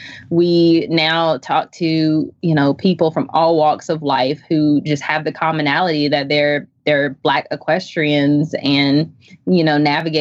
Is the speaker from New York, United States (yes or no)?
no; Chapel Hill, North Carolina, United States; now in Zebulon, United States; I am from Chapel Hill, North Carolina. I currently live in Zebulon.